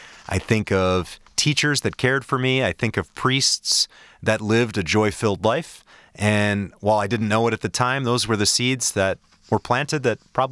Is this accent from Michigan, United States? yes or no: yes; Birmingham, Michigan, United States; Technically Birmingham, but right on the edge there with Beverly Hills. I grew up in Our Lady Queen of Martyrs Parish.